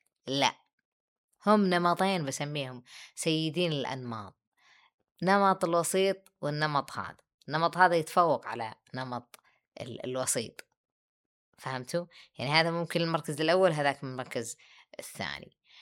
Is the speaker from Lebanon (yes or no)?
no; Riyadh, Riyadh Province, Saudi Arabia; موجود عندنا بالرياض، ما عندنا شواطئ